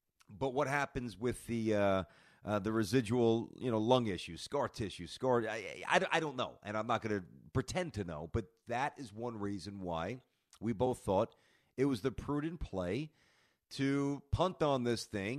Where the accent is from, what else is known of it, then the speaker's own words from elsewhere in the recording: New York City, New York, United States; I didn't grow up with college football. Didn't have it growing up in New York City.